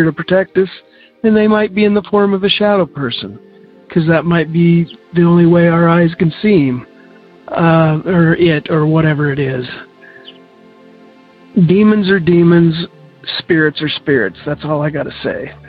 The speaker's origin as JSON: {"language": "English", "region": "Idaho", "country": "United States", "said": "I'm from Idaho."}